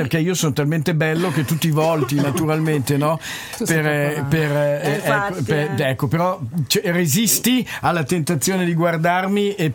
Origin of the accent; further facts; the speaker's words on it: Florence, Tuscany, Italy; io sono fiorentina.